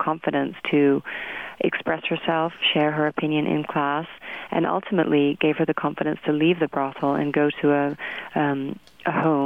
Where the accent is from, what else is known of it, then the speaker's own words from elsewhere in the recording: London, United Kingdom; also born or lived in Montreal, Canada; I grew up in London and Montreal, and I always wanted to come back to America to live.